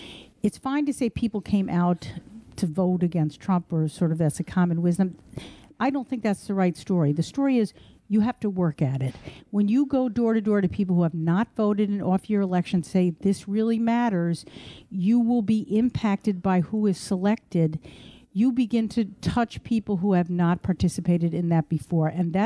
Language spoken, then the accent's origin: English; Yonkers, New York, United States; I grew up in Yonkers. I lived in White Plains, which is part of the district, for 18 years.